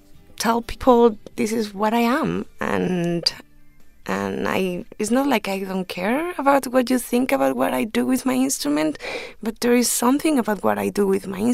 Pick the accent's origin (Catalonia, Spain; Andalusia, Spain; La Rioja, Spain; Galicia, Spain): Galicia, Spain; Ourense; I come from Ourense, which is one of the four provinces of Galicia.